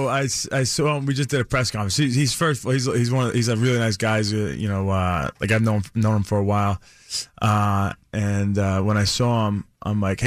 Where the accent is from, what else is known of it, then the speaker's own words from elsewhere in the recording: Baldwin, New York, United States; I grew up in Baldwin, so not too far from there.